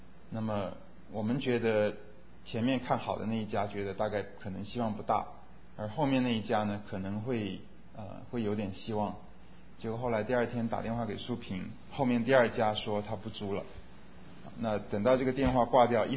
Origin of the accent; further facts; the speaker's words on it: China; also born or lived in United States; 以前从中国到美国来要学怎么样用银行，但是现在回到中国我发现中国的很多事情我都不知道